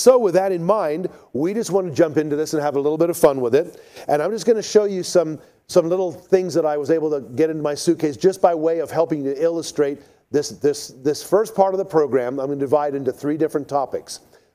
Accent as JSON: {"language": "English", "country": "South Africa", "tie": "born or raised there", "said": "the Zulu people that I grew up with in South Africa"}